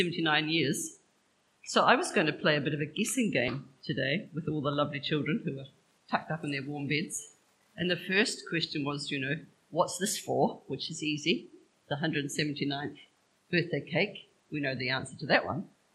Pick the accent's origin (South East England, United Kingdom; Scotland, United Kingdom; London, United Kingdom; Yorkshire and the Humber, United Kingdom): Scotland, United Kingdom; because we are good Scottish Presbyterians.